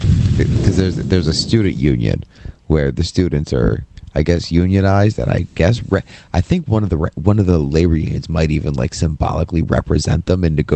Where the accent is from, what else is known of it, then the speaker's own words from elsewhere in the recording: Ohio, United States; I'm from Ohio, and that was the big joke about Kent State.